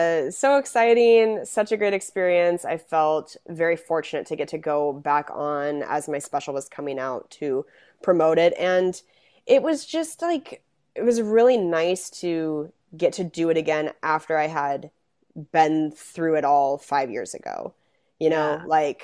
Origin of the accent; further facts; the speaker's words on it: Spokane, Washington, United States; I'm from Spokane. I lived in Seattle when his album … came out